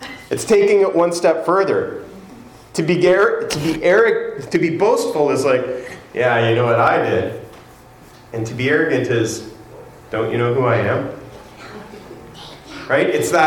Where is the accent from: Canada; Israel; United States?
Canada; I wait patiently, kindly, timidly, because I'm Canadian.